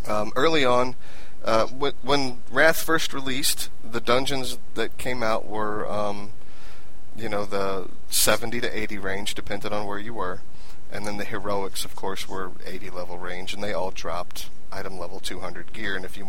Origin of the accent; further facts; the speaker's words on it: United States; I'm not fat. I'm American.